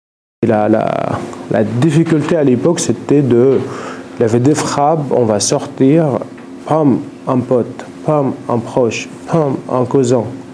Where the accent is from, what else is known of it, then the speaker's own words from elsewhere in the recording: Eastern Ghouta, Rif Dimashq, Syria; French is a second language; je viens d'un banlieue de Damas qui s'appelle la Ghouta orientale, qui est une région qui était assiégée